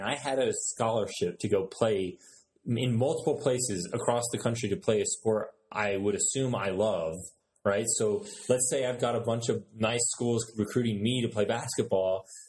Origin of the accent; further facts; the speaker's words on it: Virginia, United States; I grew up in Virginia.